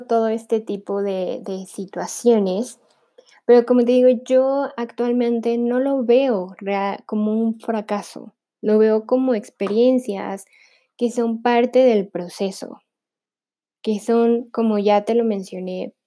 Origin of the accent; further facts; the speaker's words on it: Pachuca, Hidalgo, Mexico; Yo soy de Pachuca.